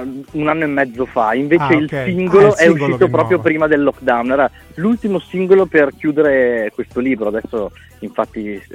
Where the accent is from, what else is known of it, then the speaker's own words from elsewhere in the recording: Trento, Trentino-Alto Adige, Italy; Siamo tutti di Trento, sì, nelle vicinanze, comunque nei chilometri.